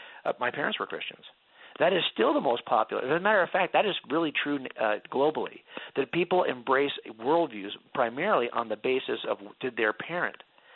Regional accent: California, United States; I mean, I'm a Californian. And if you doubted that, I could pull out my driver's license and I can show you that I'm here in California. I was born and raised here.

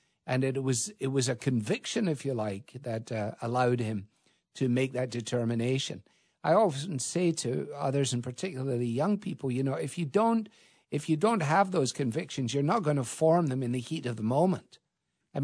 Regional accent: Scotland, United Kingdom; as a Scotsman, I don't like the fact that we're giving these things away.

